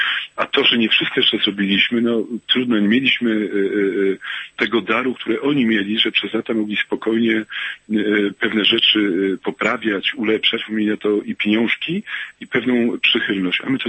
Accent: Sucha Beskidzka, Lesser Poland, Poland; moved away; moje wspaniałe dzieciństwo przed wyjazdem do Austrii. Startuję w okręgu, też uważam, mojego kochanego, bo jestem góralem, o czym zawsze powtarzałem, jestem góralem z krwi, kości, a przede wszystkim z duszy

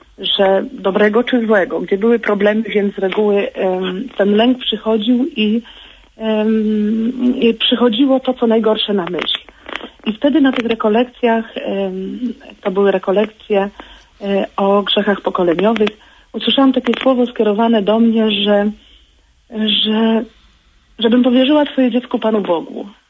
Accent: Subcarpathian Voivodeship, Poland; Jestem z Podkarpacia

